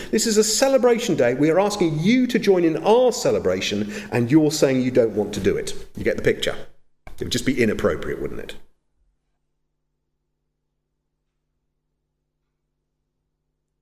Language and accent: English; United Kingdom; I've said this before, we are British, and I apologise for that.